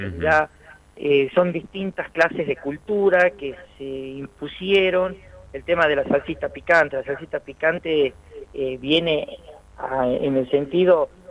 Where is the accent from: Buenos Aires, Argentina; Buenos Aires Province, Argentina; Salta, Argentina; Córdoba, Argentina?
Salta, Argentina; nosotros agradecidos de ser salteños, nosotros somos salteños